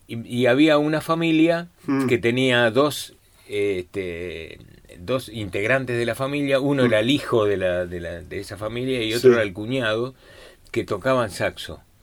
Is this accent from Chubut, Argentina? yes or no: yes; Comodoro Rivadavia, Chubut, Argentina; De Comodoro Rivadavia, sí.